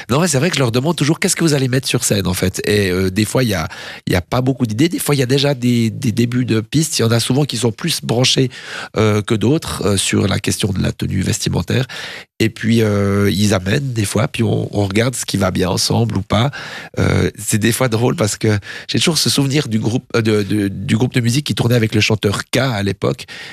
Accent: Champagne, Vaud, Switzerland; C'est ce qui est écrit sur mon clavier parce que je viens de Champagne, donc voilà.

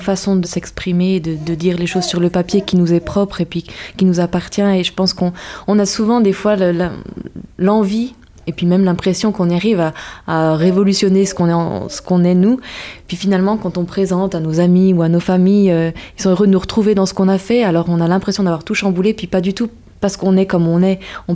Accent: Auvergne-Rhône-Alpes, France; Moi, je suis originaire d'Auvergne

